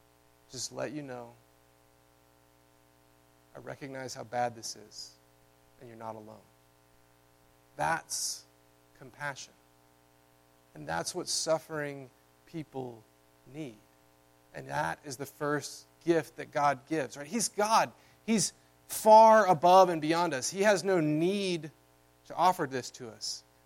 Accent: the South, United States; I'm from the South, maybe they send a casserole.

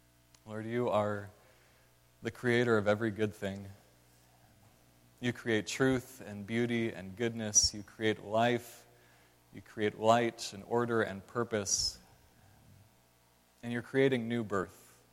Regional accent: Arizona, United States; I'm from Arizona, so we don't really encounter them very much.

